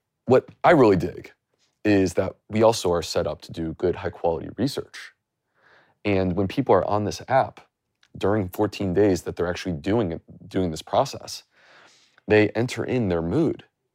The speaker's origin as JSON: {"language": "English", "country": "United States", "tie": "born or raised there", "said": "I grew up like 90 minutes from the border"}